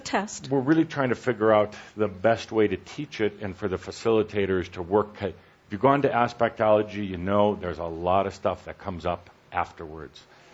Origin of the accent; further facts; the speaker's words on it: Wisconsin, United States; Yeah, we're from Wisconsin.